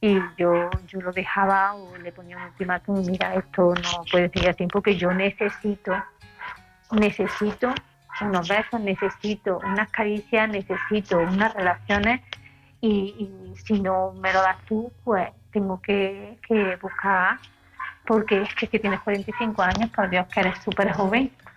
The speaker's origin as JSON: {"language": "Spanish", "town": "Córdoba", "region": "Andalusia", "country": "Spain", "said": "de Córdoba"}